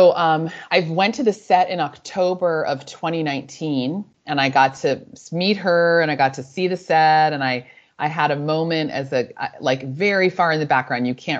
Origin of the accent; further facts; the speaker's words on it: Washington, D.C. area, United States; born there; moved away as an adult; also born or lived in Chicago; now in Houston, United States; So for context, I wasn't born here. I was born right outside of Washington, D.C. Mm-hmm. And then I went to college in Chicago.